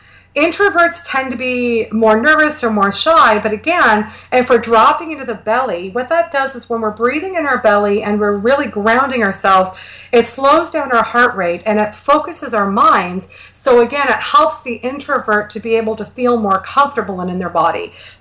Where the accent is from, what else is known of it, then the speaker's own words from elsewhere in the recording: Canada; I'm Canadian, so I don't have an opinion on his politics.